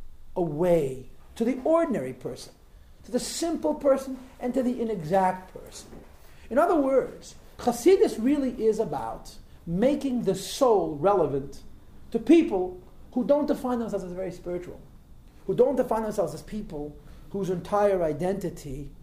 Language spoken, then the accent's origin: English; Crown Heights, New York, United States; I was born in Crown Heights. Okay, I spent almost all of my life in Crown Heights, and I'm functional.